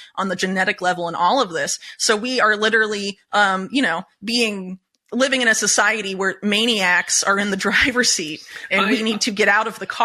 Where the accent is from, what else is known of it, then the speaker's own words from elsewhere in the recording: United States; where I grew up in the United States, no American I knew, except for, you know, much older people like my grandma's age and older, knew how to knit